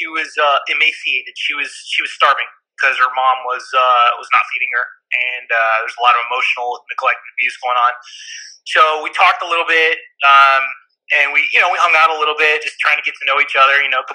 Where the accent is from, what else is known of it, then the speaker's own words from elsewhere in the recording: Humboldt County, California, United States; Because I grew up in Humboldt County. It's the pot capital of the nation.